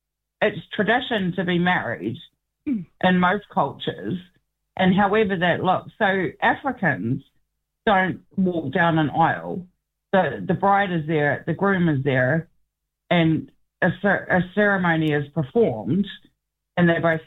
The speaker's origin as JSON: {"language": "English", "country": "New Zealand", "said": "I'm from New Zealand. My partner's from Ireland."}